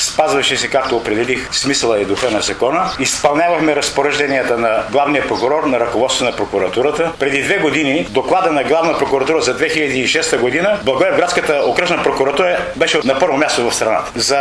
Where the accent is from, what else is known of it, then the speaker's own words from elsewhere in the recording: Ruse, Ruse Province, Bulgaria; аз съм от Русе, не съм от тук